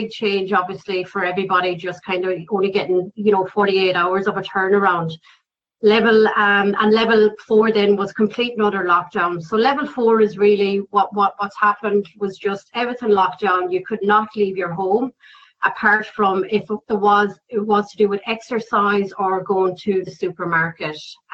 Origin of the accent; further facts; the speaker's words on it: Ireland; now in Hutt, New Zealand; we're trying to reach out as the Irish community as well. It's kind of making sure that, like I've reached out to the kind of, you know, the Hutt Irish Society here